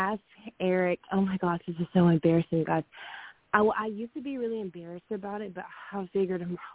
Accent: Bowdon, Georgia, United States; I'm from Bowdoin, Georgia.

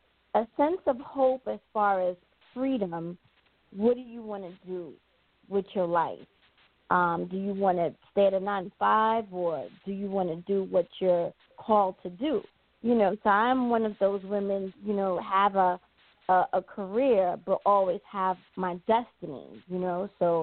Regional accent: Tampa, Florida, United States; So initially, I started to chime in, hey, I'm from Tampa, and then we built that, I guess, audience level from my perspective.

